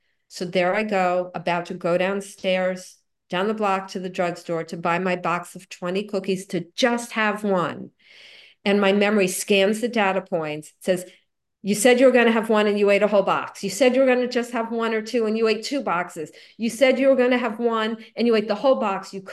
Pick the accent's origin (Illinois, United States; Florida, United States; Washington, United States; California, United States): Florida, United States; now in New Jersey, United States; I grew up in Florida. I don't know why I ever left Florida to go up to the freezing cold of New Jersey, but I did.